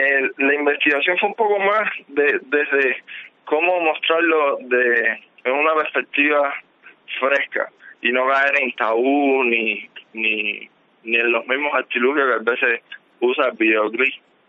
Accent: Cuba; nosotros somos cubanos

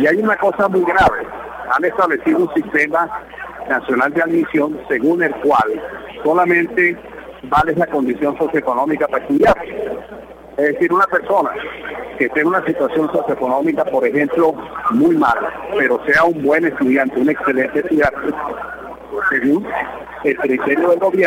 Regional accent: Mérida, Venezuela; es mi deber como diputado que soy de Mérida

